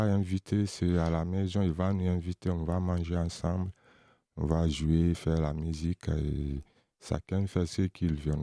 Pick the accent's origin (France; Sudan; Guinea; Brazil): Guinea; Kankan, Kankan Region; French is a second language; je viens de la Guinée-Conakry et ma ville natale, c'est Kankan. Je suis ethnie malinké.